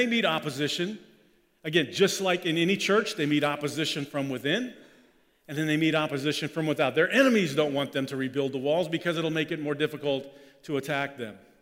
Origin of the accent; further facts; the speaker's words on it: Germany; Like, look, I grew up in Germany. We only had one radio station.